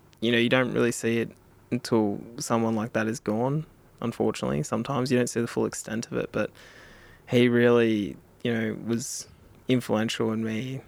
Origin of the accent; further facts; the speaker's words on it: New South Wales, Australia; I'm an Indigenous guy myself. I'm from Kamilaroi country.